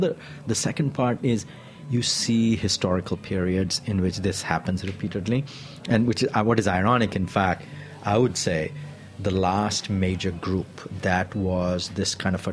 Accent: India; I come from India. And in India, we have seen a similar reversal. I'm born into a Hindu family.

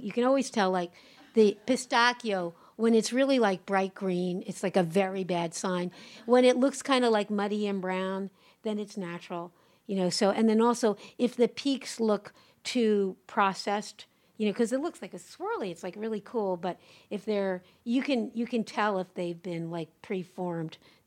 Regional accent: Philadelphia, Pennsylvania, United States; So I grew up in South Philly, which is like very, very Italian.

